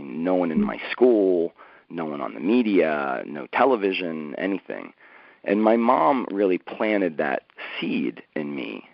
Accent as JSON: {"language": "English", "region": "East Coast", "country": "United States", "tie": "born or raised there", "said": "Because growing up on the East Coast, like, you know, there was no one else talking about that seed."}